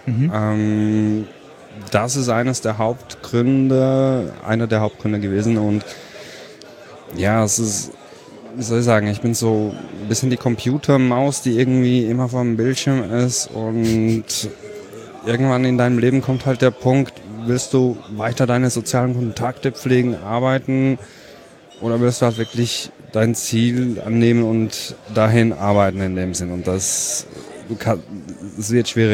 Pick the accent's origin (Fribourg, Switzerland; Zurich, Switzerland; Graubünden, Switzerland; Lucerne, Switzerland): Zurich, Switzerland; Ich komme aus Zürich. Bisschen weiter weg von hier